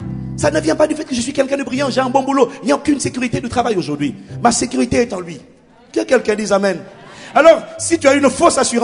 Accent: France; chez nous en France

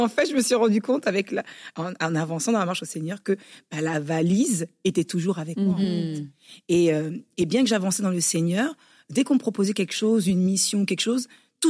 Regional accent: France; Mes parents étaient musulmans, donc on fêtait pas forcément Noël. Donc j'ai grandi en France.

